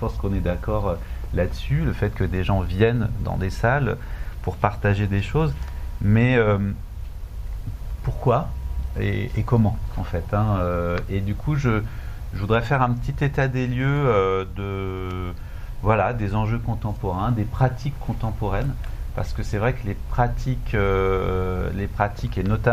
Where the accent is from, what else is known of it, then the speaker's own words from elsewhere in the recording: France; c'est parce qu'on est Français